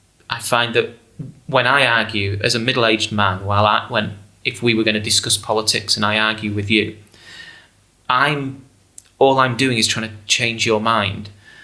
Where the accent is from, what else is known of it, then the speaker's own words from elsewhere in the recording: England, United Kingdom; this is an exciting play that means something to me as a, 16-year-old growing up in England.